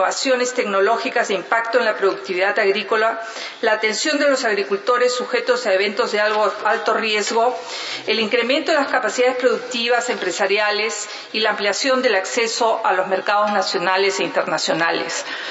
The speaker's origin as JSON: {"language": "Spanish", "country": "Peru", "said": "Persiste aún un nivel significativo de pobreza rural en mi país, concentrado en las zonas altoandinas y selva"}